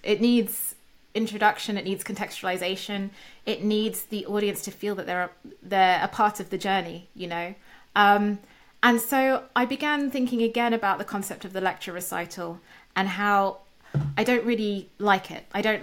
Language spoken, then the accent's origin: English; United Kingdom; I'm a British woman